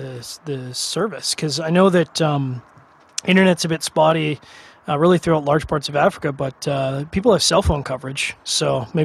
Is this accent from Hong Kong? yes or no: no; Canada; I consider myself a super chill person, pretty centered, you know, kind of goes along with being a Canadian.